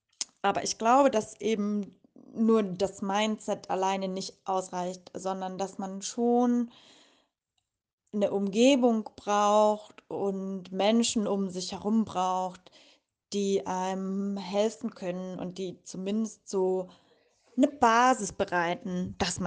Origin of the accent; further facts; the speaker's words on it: Germany; moved away; Deutschland, da bin ich aufgewachsen und das macht mich aus und ganz viele meiner Werte sind deutsch und ganz viele meiner wichtigsten Erfahrungen habe ich in Deutschland natürlich gemacht.